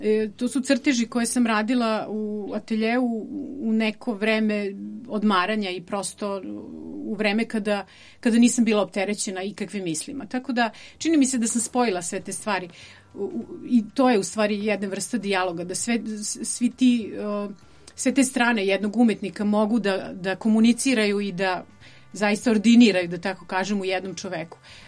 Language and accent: Serbian; Zaječar, Southern and Eastern Serbia, Serbia; moved away as an adult; also born or lived in Niš; now in Nikšić, Montenegro; ja sam iz Zaječara rodom. Završila sam srednju školu u Nišu, a fakultet na Cetinju, živim u Nikšiću, tako da putnik veliki.